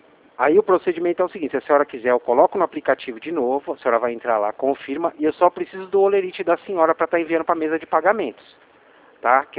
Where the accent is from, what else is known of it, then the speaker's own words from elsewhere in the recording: São Paulo, Brazil; A gente é aqui de Atibaia, eu sou de São Paulo, né?